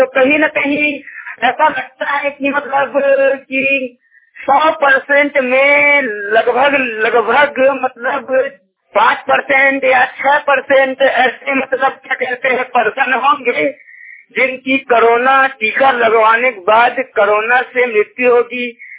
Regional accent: Chhattisgarh, India; और मैं जिला कबीरधाम छत्तीसगढ़ से बिलोंग करता हूँ।

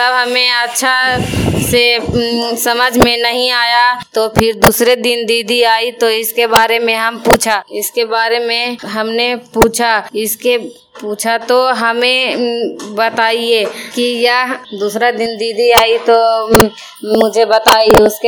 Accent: Madhopurgarh, India; मैं माधोपुरगढ़ के रहने वाली हूँ।

